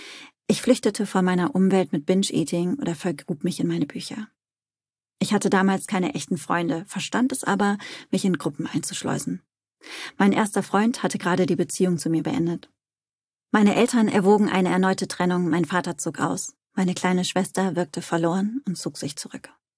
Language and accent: German; North Rhine-Westphalia, Germany; wie man bei uns im Ruhrpott sagt.